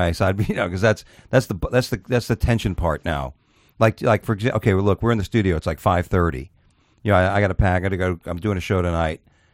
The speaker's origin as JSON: {"language": "English", "region": "Florida", "country": "United States", "said": "so as a Florida comic, when I'm on the road and I meet somebody, hey … where are you from? Florida."}